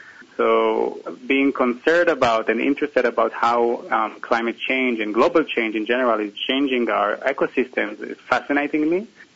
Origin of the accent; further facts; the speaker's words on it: Israel; I'm originally from Israel, which is in the east part of the Mediterranean Sea, which can be considered as a global hotspot for climate change.